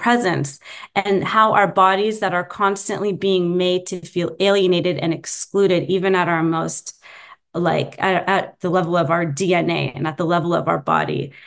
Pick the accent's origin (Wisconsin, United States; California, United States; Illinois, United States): California, United States; also born or lived in Jerusalem / Birzeit; now in Oakland, United States; I'm a Palestinian from Jerusalem and from the village of Birzeit in the West Bank, but I grew up in the Bay Area and I just returned here and live in Oakland now. So I've been living in Palestine on and off for the past decade.